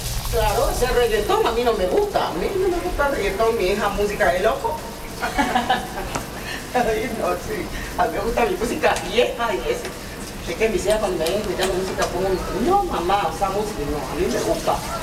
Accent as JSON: {"language": "Spanish", "town": "Tumaco", "region": "Nariño", "country": "Colombia", "tie": "born or raised there", "also_born_or_lived": "Papá", "said": "Nací en Papá, me metí en Tumaco. O sea, que me llevaron de 2 años de nacida a Tumaco. Y ahí me quedé hasta que ahora me vine para acá."}